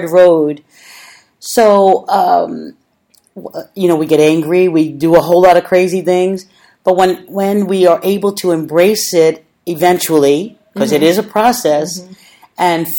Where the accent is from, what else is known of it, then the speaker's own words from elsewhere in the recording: New York, United States; Of course, I'm from New York.